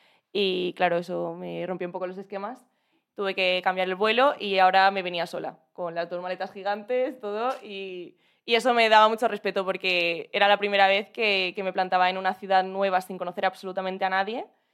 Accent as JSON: {"language": "Spanish", "town": "Elche", "region": "Valencian Community", "country": "Spain", "said": "Sí, y yo soy de Elche."}